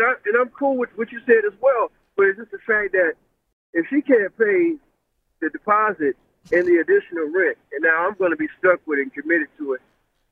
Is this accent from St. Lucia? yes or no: no; Ohio, United States; Urban Meyer, I'm from Ohio, so, you know, Buckeyes all day, so love me some Urban Meyer.